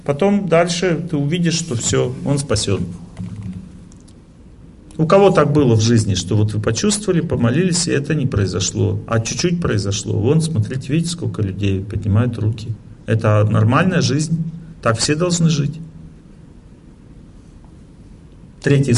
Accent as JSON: {"language": "Russian", "town": "Serov", "region": "Sverdlovsk Oblast", "country": "Russia", "tie": "born or raised there", "said": "Я из Серова. Там у меня родственники живут. Там родился. Ваш земляк."}